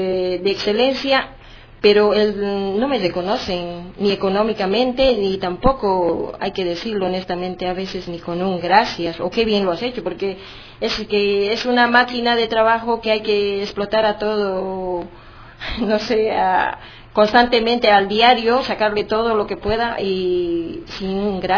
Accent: Bolivia; now in Spain; Yo soy boliviana, estoy en España

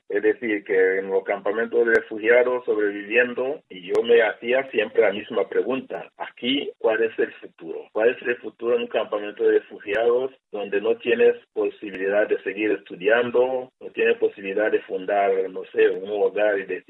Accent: Rwanda; Spanish is a second language; moved away; conocía mi país porque había vivido en mi país y conocía mi problema porque había salido de Ruanda a causa de genocidio

